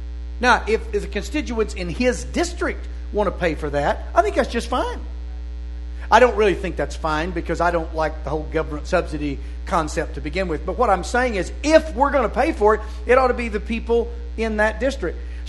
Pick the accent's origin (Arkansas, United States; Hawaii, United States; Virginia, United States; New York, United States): Arkansas, United States; I mean, I grew up in Arkansas. You can call Van Buren Little Rock, but it ain't the same.